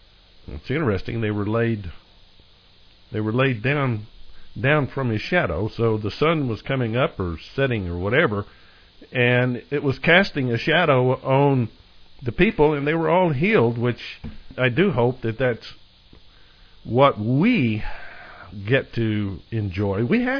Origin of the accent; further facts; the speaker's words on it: Lubbock, Texas, United States; You know, I was raised out in Lubbock, Texas